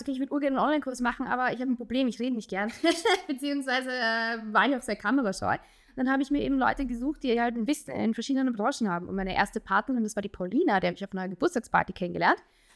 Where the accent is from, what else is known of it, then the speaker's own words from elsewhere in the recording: Austria; das ist bei uns in Österreich Tradition